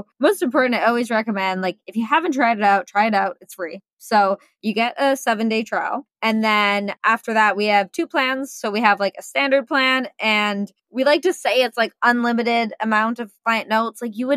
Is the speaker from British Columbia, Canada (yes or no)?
yes; Vancouver, British Columbia, Canada; I'm from Canada. I'm from Vancouver.